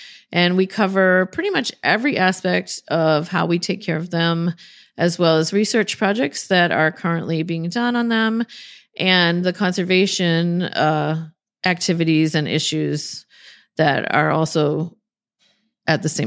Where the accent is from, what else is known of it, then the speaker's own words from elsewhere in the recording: Massachusetts, United States; moved away; also born or lived in Florida; So I'm from Massachusetts, and I didn't love winter, which is why I moved to Florida. And actually, I was there almost 10 years.